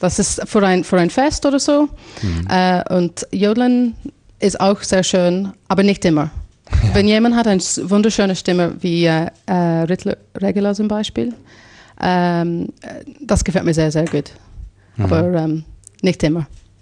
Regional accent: Ireland; German is a second language; now in Switzerland; ich komme aus Land auch. Mein Dorf hat wahrscheinlich 500 Leute da.

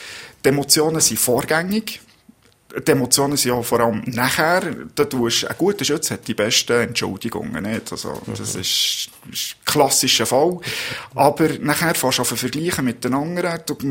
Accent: Fribourg, Switzerland; im Freiburgischen, wo ich ursprünglich meine ersten Schützenlektionen genossen habe

